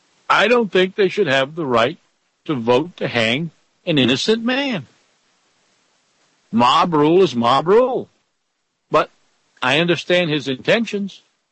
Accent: Rhode Island, United States; So now here in my home state of Rhode Island

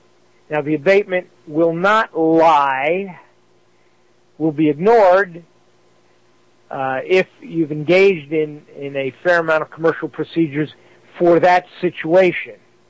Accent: United States; And it comes from being an American.

